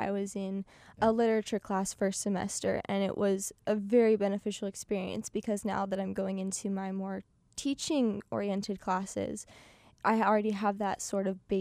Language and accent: English; Idaho, United States; So I'm from North Idaho, so I'm a ways away.